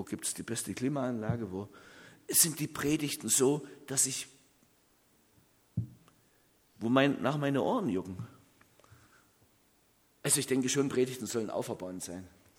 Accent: Taubenheim, Saxony, Germany; In Taubenheim, in meinem Heimatort, die Kirche, die ich sehr liebe, wo ich groß geworden bin

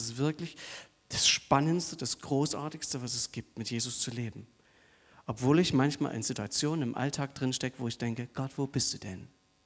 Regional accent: Saxony, Germany; now in Dresden, Germany; Ich komme ja aus Sosa eigentlich im Erzgebirge und naja, dann wohne ich halt jetzt 10 Jahre in Dresden und das färbt halt ab, dieses Sächsisch dort.

